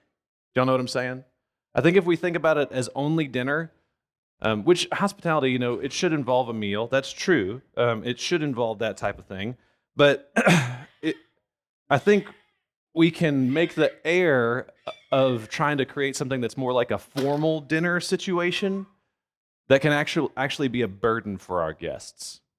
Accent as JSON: {"language": "English", "region": "Louisiana", "country": "United States", "said": "We're from South Louisiana, and that means that we think of food."}